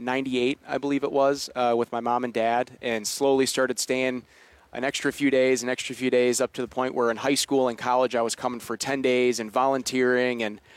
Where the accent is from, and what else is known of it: Kenosha, Wisconsin, United States; born or raised there